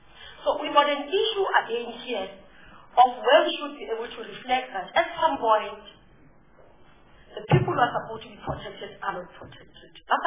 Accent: South Africa; But I'm saying where I'm sitting as a leader and as a South African citizen and as a public office bearer who has sworn to the constitution

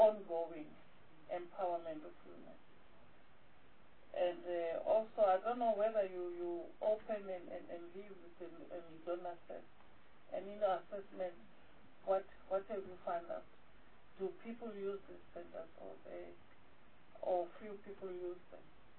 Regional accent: Western Cape, South Africa; I'm from the Western Cape.

